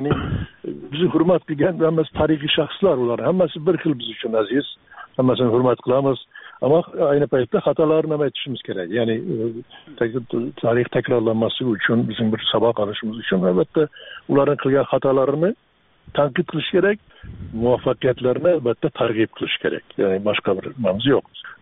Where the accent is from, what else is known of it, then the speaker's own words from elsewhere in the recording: Xorazm Region, Uzbekistan; albatta xorazmlikman